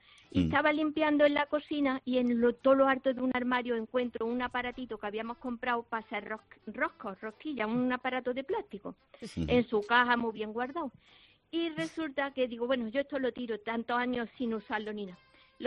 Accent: Córdoba, Andalusia, Spain; somos cordobesas y nos encanta

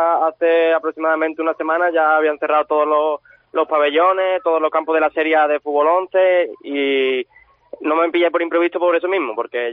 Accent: Málaga, Andalusia, Spain; Sí, dos malagueños.

